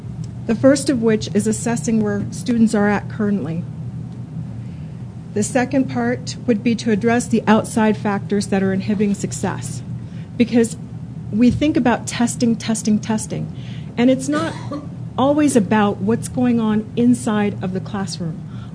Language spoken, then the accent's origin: English; Colorado Springs, Colorado, United States; I'm from Colorado Springs, although a member of several organizations, I'm here today as a mom and an educator.